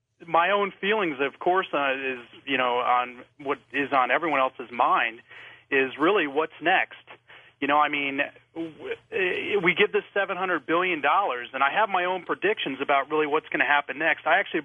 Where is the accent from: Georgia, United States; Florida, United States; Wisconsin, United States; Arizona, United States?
Arizona, United States; here in my home state of Arizona, they have not come up with a budget.